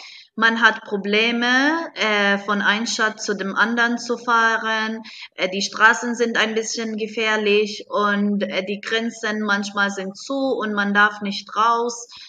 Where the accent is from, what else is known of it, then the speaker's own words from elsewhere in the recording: Beit Jala, West Bank, Palestine; born there; German is a second language; Ich bin hier in Bet Jalla geboren und ich arbeite auch in Bet Jalla an die deutsche Schule Talita Kumi.